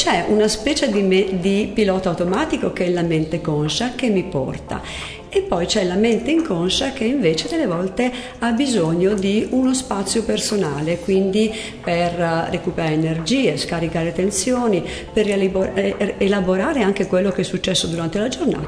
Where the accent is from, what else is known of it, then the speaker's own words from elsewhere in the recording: Apulia, Italy; Allora, io ho studiato a Parma, originaria del Salento